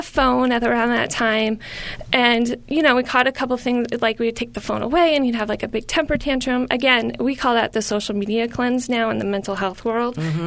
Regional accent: East Coast, United States; I grew up on the East Coast.

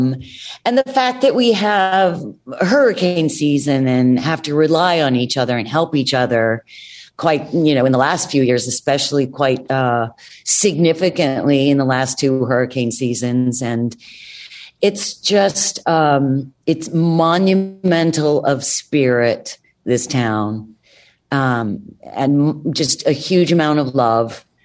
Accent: Salisbury, Maryland, United States; also born or lived in New York; now in Los Angeles, United States; Yeah, I grew up in Salisbury, Maryland.

